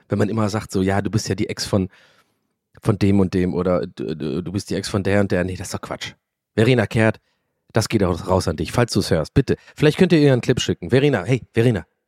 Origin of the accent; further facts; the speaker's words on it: Dublin, Leinster, Ireland; German is a second language; now in Germany; ich bin Ire übrigens, ich komme aus Dublin. Bin 1,82 Blauaugen. Gerade ein bisschen, vielleicht 5 Kilo zu viel, aber das können wir ja noch wegkriegen. Werd 40